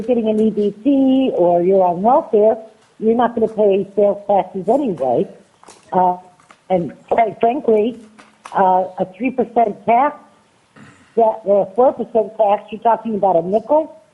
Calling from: North Pole, Alaska, United States; I'm testifying on my own behalf, and I'm calling from North Pole, Alaska.

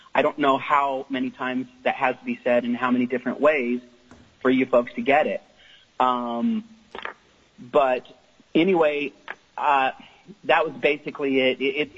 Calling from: Kenai, Alaska, United States; I'm calling from Kenai.

